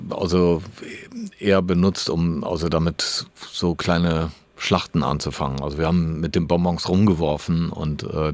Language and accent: German; Düsseldorf, North Rhine-Westphalia, Germany; Aber was deutsche Städte angeht, war mir immer klar, dass Düsseldorf meine Heimat ist.